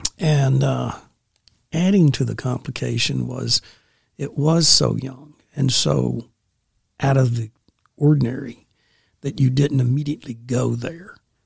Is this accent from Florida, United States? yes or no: no; Birmingham, Alabama, United States; born there; also born or lived in Washington, D.C.; I was born here in Birmingham.